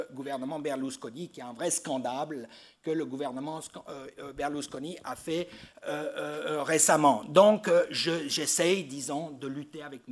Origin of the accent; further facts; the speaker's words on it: Vaud, Switzerland; je suis suisse, bon vaudois, et que je travaille ici à l'université avec les archives suisses